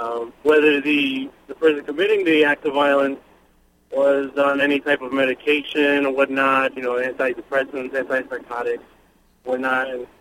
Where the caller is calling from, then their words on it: Port Jefferson, New York, United States; I'm actually calling from Port Jeff.